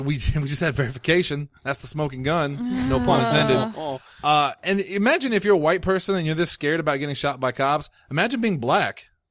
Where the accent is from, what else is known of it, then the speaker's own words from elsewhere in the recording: Illinois, United States; My dad had to move out of, we're from Southern Illinois